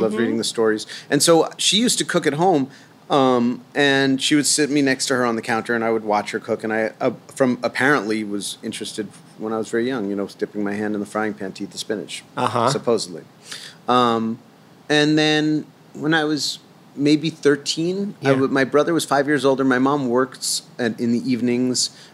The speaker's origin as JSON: {"language": "English", "region": "New York", "country": "United States", "tie": "born or raised there", "also_born_or_lived": "Boonton", "said": "I grew up on 83rd Street and First Avenue."}